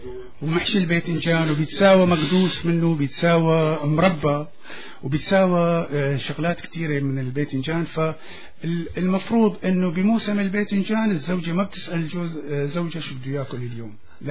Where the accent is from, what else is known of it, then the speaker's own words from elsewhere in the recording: Homs, Homs Governorate, Syria; انا بدي اقول اذكياء لانه انا حمصي طبعا